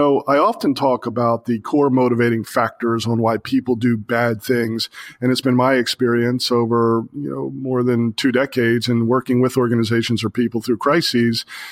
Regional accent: Baltimore, Maryland, United States; when I travel around the country and I say, oh, I'm from Baltimore, people go, man, are you kidding?

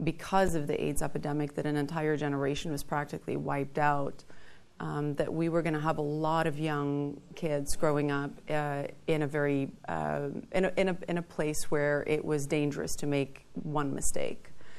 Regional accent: South Africa; it was really tied to my love for my home country of South Africa.

